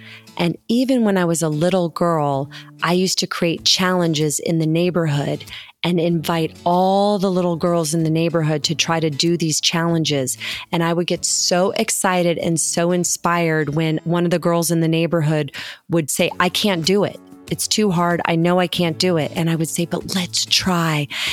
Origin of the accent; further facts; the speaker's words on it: Clearwater Beach, Florida, United States; I am an inventor and an entrepreneur who started my own business. I grew up on Clearwater Beach, Florida.